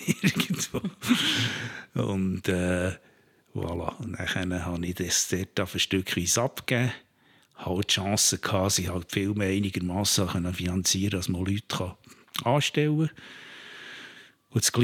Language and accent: German; Bern, Switzerland; ich bin in Bern aufgewachsen. Ich bin ein Berner ursprünglich. Ein breiter Wankdorf-Bub. Und bin dort auch in die Schule.